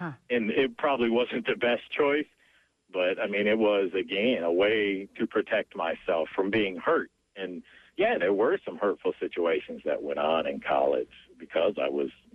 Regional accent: Detroit, Michigan, United States; so I grew up in Detroit surrounded by kids that look like me.

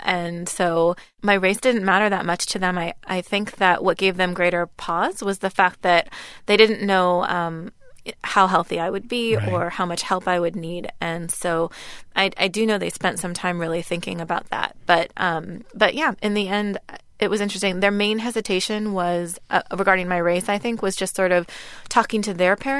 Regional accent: Oregon, United States; also born or lived in Seattle; I was born in Seattle and I was at the Seattle Children's Hospital because I had been in the neonatal intensive care unit for several months. My adoptive parents by then had moved to Southern Oregon, which is why I grew up there in a fairly small white community.

